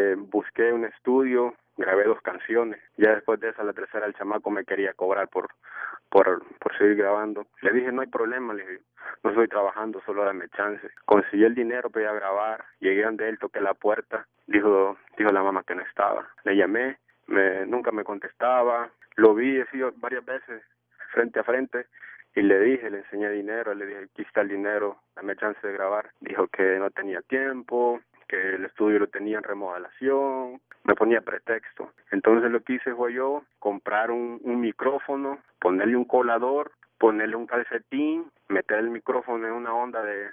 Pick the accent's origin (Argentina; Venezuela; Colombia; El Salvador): El Salvador; La Paz; now in Maryland, United States; Yo soy del departamento de La Paz, de la Costa del Sol. Ahorita estoy aquí cantoneando en Maryland.